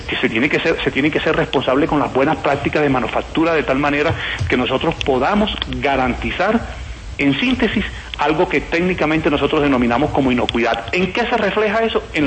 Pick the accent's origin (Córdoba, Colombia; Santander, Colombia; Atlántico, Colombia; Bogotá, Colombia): Atlántico, Colombia; Barranquilla; Yo vengo de Barranquilla, señor.